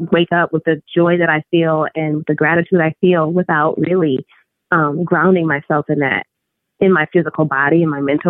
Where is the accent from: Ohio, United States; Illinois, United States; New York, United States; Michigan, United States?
Michigan, United States; Flint; So that's where I'm from. I'm from Flint, Michigan.